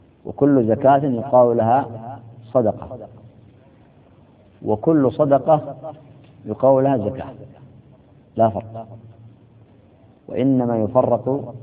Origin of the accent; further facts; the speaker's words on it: United Arab Emirates; اليوم عندنا في الإمارات خدم وخادمات يأتون بهؤلاء من بلاد بعيدة